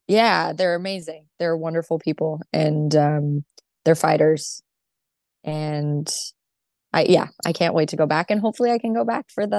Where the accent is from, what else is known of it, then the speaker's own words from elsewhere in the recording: Los Angeles, California, United States; So, and it's in my hometown in Los Angeles.